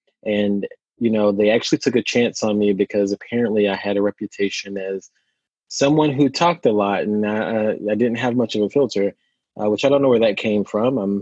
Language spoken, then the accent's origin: English; the Carolinas, United States; now in Pacific Northwest, United States; who'd have thunk that a gay Black man in the South would end up in the Pacific Northwest? So I'm from the Carolinas, both North and South. I spent time in both.